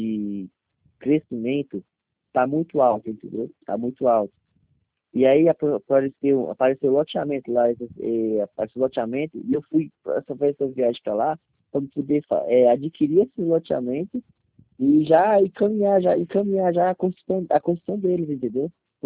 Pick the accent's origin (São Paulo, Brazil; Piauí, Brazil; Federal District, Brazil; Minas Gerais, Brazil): Piauí, Brazil; Pedro II; piauiense. Na minha terra, onde eu moro, se chama Pedro II, entendeu?